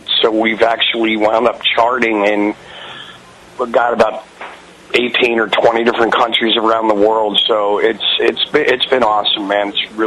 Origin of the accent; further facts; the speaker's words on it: Philadelphia, Pennsylvania, United States; You know, Doug and I go back, we're both from Philadelphia.